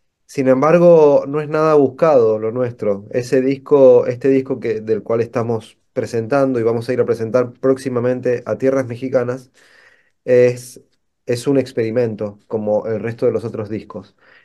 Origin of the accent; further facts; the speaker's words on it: Mendoza, Argentina; now in Buenos Aires, Argentina; Nosotros, la mayoría, venimos de Mendoza, que es cordillera de los Andes, una ciudad de montañas. Nos mudamos acá a Buenos Aires, que es como el centro neurálgico cultural del país.